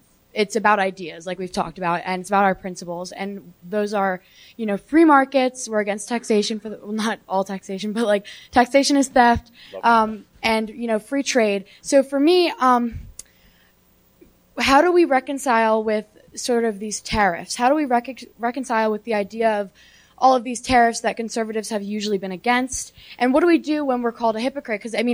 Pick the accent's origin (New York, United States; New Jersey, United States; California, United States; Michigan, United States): New Jersey, United States; I'm from New Jersey.